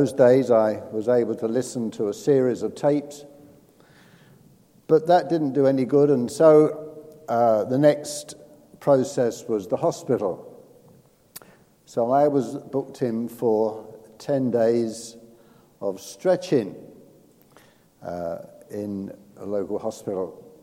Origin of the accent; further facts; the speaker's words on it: London, United Kingdom; accent: London; now in England; I now live on the south coast. I'm not a Londoner anymore, though I speak like a Londoner does.